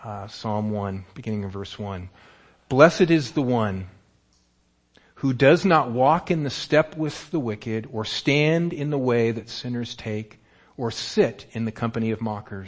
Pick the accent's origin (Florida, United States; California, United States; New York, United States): California, United States; Santa Rosa; as most of my life I grew up in Santa Rosa.